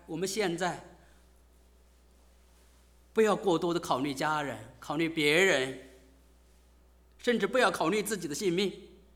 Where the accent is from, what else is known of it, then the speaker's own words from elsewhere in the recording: China; 我们中国人真的是常常真是特别，我看望很多像我们这个年龄段甚至比我们更大的